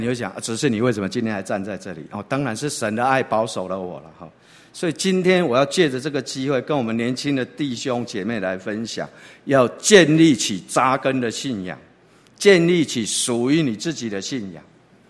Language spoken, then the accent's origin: Chinese; Taipei, Taiwan; 是土生土长在这里长大到现在，那五十几年前的这个社子岛，它真的是个岛，很偏僻的一个地方